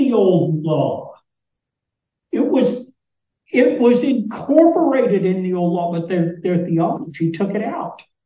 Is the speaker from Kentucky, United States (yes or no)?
yes; Kentucky, United States; Now, I grew up in Kentucky.